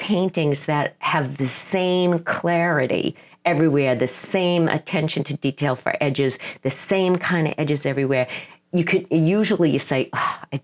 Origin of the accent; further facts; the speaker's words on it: Massachusetts, United States; So I was lucky enough to go to Boston University, which is a great school. I grew up on the North Shore, and I commuted to school and with my big portfolio.